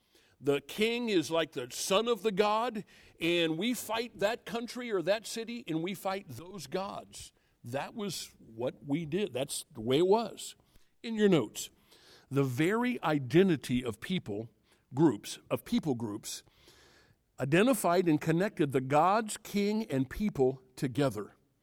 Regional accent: United States; I grew up in America. Some of you didn't. That's fine. I grew up here

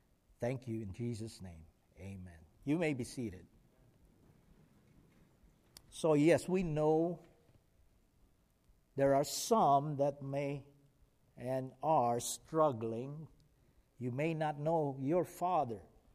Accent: Philippines; So growing up in the Philippines, we have some kind of an adoption.

